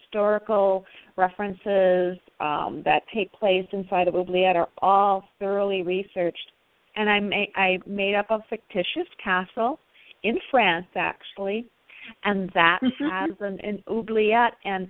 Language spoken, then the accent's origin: English; Midwest, United States; I'm in Southern California and originally from the Midwest.